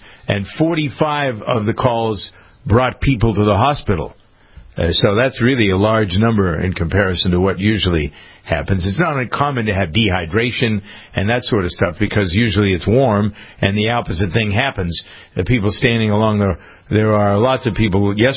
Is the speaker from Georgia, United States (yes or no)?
no; Framingham, Massachusetts, United States; It starts in Hopkinton, goes through Ashland, then into Framingham, which is my hometown.